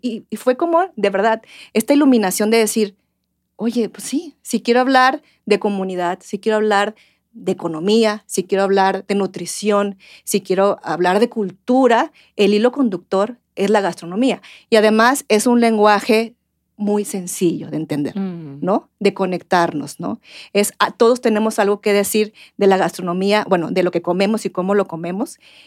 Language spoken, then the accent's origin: Spanish; Baja California, Mexico; born there; also born or lived in Jalisco; Yo nací en Baja California, pero bueno, más de la mitad de mi vida he estado aquí en Jalisco. Jalisco es mi casa, pero vengo de un abuelo cronista, ¿no? Cronista emérito de una ciudad que se llama Mexicali en Baja California.